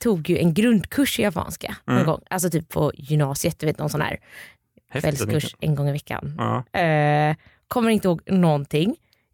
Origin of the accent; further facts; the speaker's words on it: Gothenburg, Västra Götaland County, Sweden; Jag är från Göteborg.